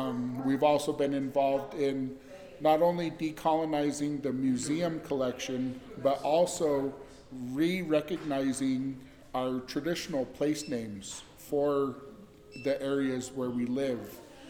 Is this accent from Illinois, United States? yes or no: no; Kamiah, Idaho, United States; now in Clarkston, United States; I come from the Whitebird Band of Nez Perce people. I grew up in Kamiai, Idaho, but I currently live in Clarkston, Washington.